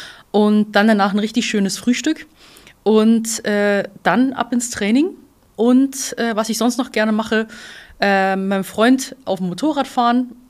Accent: Rosenheim, Bavaria, Germany; now in Berlin, Germany; Berlin ist schon schwieriger als Rosenheim, wo ich herkomme.

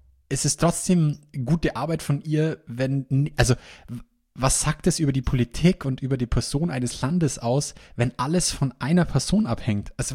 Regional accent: Bavaria, Germany; wie man bei uns in Bayern sagt

